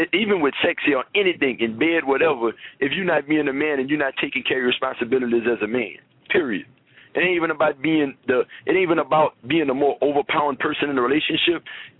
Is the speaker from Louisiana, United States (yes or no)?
yes; Louisiana, United States; now in Houston, United States; I'm from Louisiana, and if you know anything about Louisiana, you know the food not no joke.